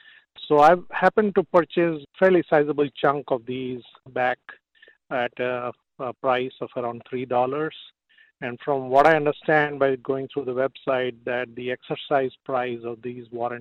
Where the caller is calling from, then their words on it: Mason, Ohio, United States; I'm calling from Mason, Ohio.